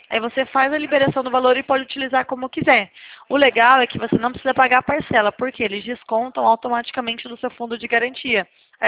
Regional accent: São Paulo, Brazil; Eu sou aqui de São Paulo.

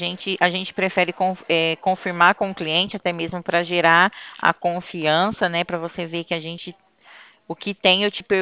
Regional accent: Ribeirão Preto, São Paulo, Brazil; Eu sou de Ribeirão Preto.

